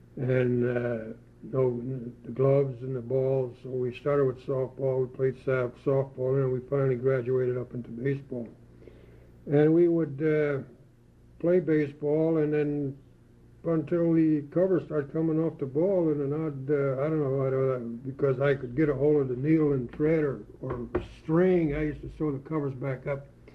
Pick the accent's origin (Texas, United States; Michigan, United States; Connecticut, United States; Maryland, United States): Michigan, United States; Delray; born there; I was born in Delray, Michigan, and my dad, he came over from the old country, Poland, so did my mother.